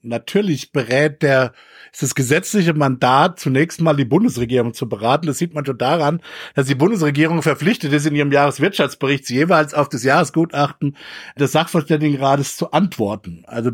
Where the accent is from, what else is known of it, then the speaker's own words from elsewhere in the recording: United States; wofür ich durchaus auch als Amerikaner durchaus Sympathien habe